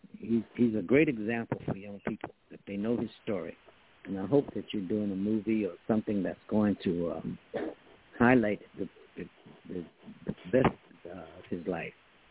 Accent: Washington, District of Columbia, United States; I grew up in New Bethel Baptist Church there at 9th and S in Washington.

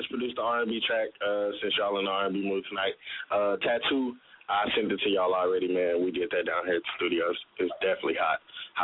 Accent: Texas, United States; Y'all can have that shit. I'm from Texas. It's hot down here.

